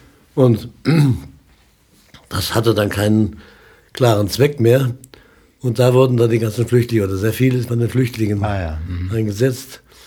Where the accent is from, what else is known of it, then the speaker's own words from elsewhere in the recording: Bavaria, Germany; Aber ich habe immer gesagt, ich bin zweisprachig aufgewachsen. Zu Hause wurde Hochdeutsch gesprochen und in der Schule natürlich Bayerisch.